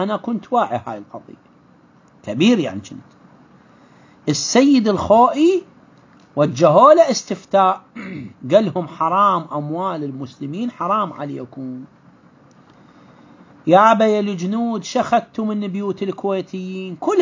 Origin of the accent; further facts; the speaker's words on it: Iraq; عندنا في العراق